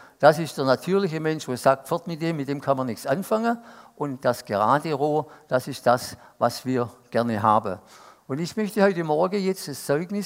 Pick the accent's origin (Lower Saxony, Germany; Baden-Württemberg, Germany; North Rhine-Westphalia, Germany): Baden-Württemberg, Germany; Stuttgart; Also Stuttgart ist ja meine Heimatstadt